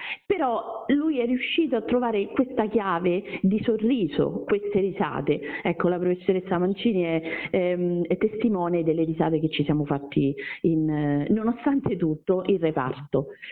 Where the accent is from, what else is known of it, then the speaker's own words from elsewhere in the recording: Frosinone, Lazio, Italy; qui noi siamo di Frosinone